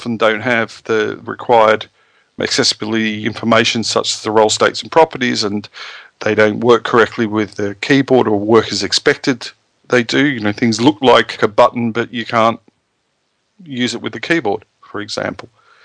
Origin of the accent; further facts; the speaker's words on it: Australia; when I decided to go back to Australia, which is my home country